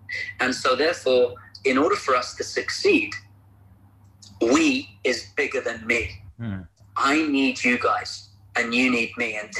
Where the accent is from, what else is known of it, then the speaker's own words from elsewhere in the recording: United States; I'm from the United States.